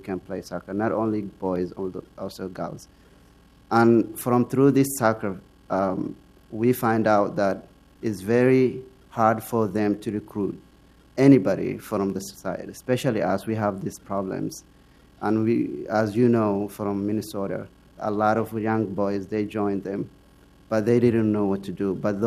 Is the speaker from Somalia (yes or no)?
yes; Brava, Lower Shabelle, Somalia; Well, you know, I'm from Somalia and from a small city called Brava.